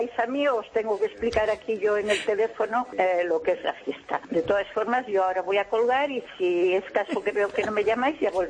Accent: Castile and León, Spain; La fiesta de mi pueblo, que empieza hoy, es viernes, sábado y domingo, y se celebra, pues bueno, por todo lo alto. Es un pueblecito muy pequeño de la provincia de Burgos, cerquita de Miranda de Ebro

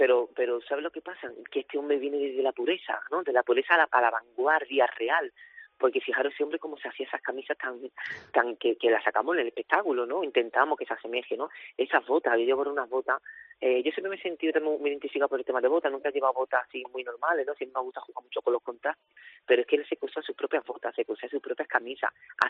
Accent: Málaga, Andalusia, Spain; yo soy del barrio de La Palma Palmilla y empecé en las candelas a bailar

